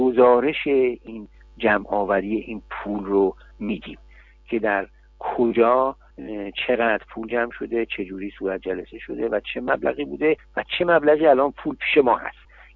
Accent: Iran; now in Sweden; حتی ما که ایرانی هستیم از دولت ها پول نمیگیریم

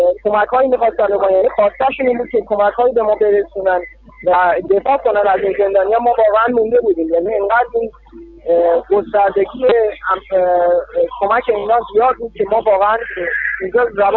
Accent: Iran; من یک ایرانی هستم و یک کارگر ایرانی هستم که اینجا حضور پیدا کردم

